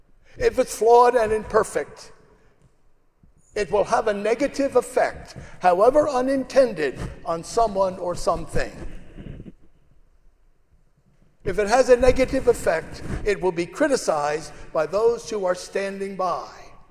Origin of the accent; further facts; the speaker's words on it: United States; I come from the United States. I know many people. I will tell them what you told me.